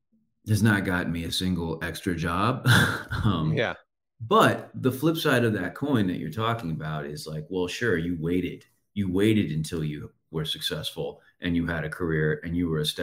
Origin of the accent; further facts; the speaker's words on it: San Antonio, Texas, United States; It was interesting because we were the only ones in San Antonio. Everyone else was in Dallas.